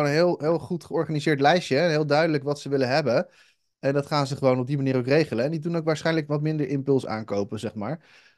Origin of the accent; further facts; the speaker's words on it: Netherlands; Ik bedoel, ik kom uit Nederland.